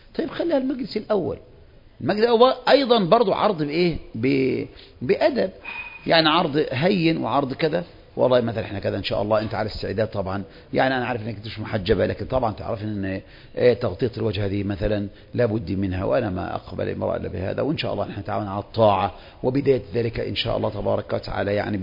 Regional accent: Egypt

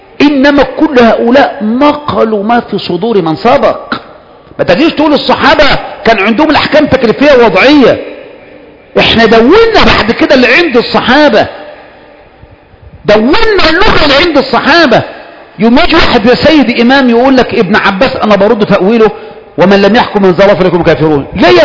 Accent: Egypt; انا مصر محدش يتهمني

